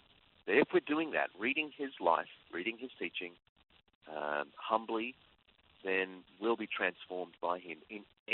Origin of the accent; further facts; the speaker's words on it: Australia; as an Australian, where Australian society is quite secular and the church is being pushed to the margins.